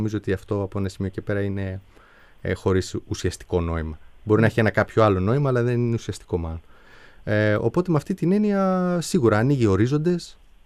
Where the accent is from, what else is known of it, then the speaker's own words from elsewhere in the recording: Trikala, Thessaly, Greece; also born or lived in Athens; now in Thessaloniki, Greece; Εγώ γεννήθηκα στην Αθήνα, αλλά μεγάλωσα στα Τρίκαλα, Θεσσαλία, κάμπος εκεί, έτσι. Και ήρθα εδώ πέρα μετά για σπουδές.